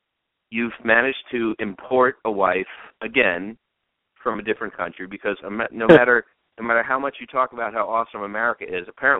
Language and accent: English; New York, United States; we grew up in New York. I don't know how many Muslim people you grew up with, but I grew up with a few, and they're just people.